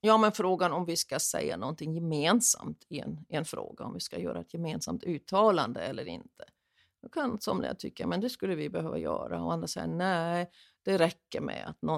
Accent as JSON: {"language": "Swedish", "region": "North Rhine-Westphalia", "country": "Germany", "tie": "born or raised there", "lives_now": "Sweden", "said": "Jag växte upp i Tyskland i en småstad, hade då ungefär 20 000 invånare."}